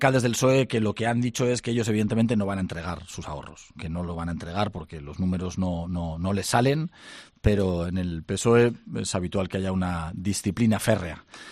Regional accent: Zaragoza, Aragon, Spain; Que los de Zaragoza no somos españoles.

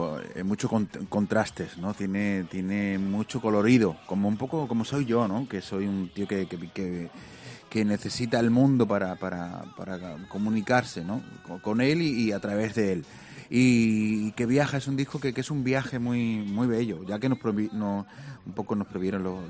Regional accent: Catalonia, Spain; Nací en Cataluña, pero soy andaluz. Me creí en un barrio de andaluces, hago flamenco, mi padre era de Murcia, mi madre de Puerto Llano, mi padre amaba a … mi madre

